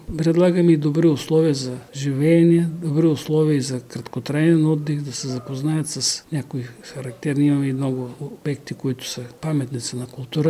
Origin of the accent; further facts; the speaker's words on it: Haskovo, Haskovo Province, Bulgaria; аз, тъй като съм роден и живял в Хаско